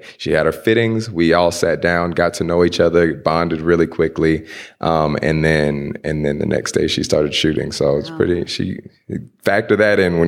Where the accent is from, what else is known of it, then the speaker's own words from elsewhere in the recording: Houston, Texas, United States; The last slaves were in Galveston, which is right outside of where I grew up in Houston.